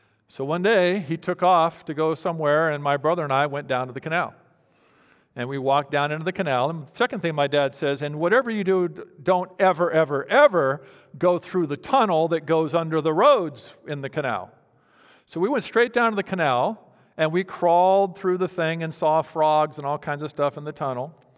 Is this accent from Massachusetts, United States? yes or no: no; Fresno, California, United States; So I'm growing up in Fresno, and my dad, there was these canals that went through Fresno